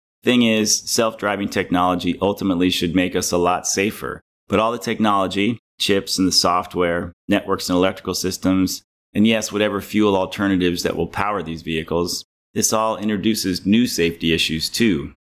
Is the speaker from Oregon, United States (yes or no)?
yes; Portland, Oregon, United States; moved away as an adult; now in Fujisawa, Japan; There's biodiesel and electric buses in my hometown of Portland, Oregon. And I've been living in Fujisawa, Japan for a year